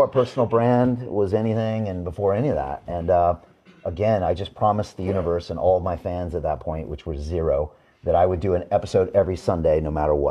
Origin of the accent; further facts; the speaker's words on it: California, United States; And I grew up in the States, California, and I always thought money would make me happy.